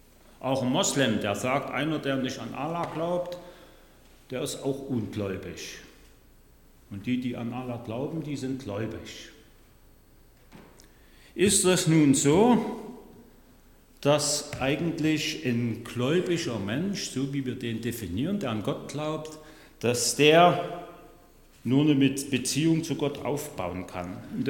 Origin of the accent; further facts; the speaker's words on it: Saxony, Germany; auch in meiner Heimat, in Sachsen, werden sehr viele Kartoffeln gegessen.